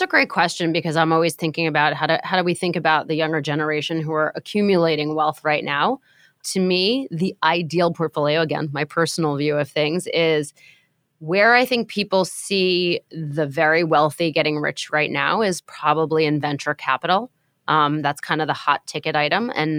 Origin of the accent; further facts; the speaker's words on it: New York, United States; It's actually, I'm a New Yorker, and I'm a lifelong renter